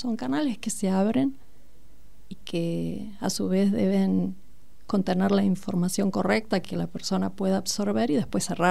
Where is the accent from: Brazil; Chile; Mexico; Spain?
Brazil; Spanish is a second language; now in Argentina; No sé si acá en la Argentina existió, porque dado que soy de Brasil, hay cosas que son afines y otras no tanto.